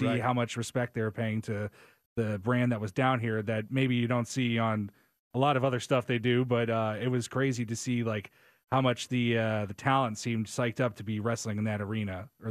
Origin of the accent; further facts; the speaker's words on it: Virginia, United States; moved away as an adult; I moved down here about 6 years ago.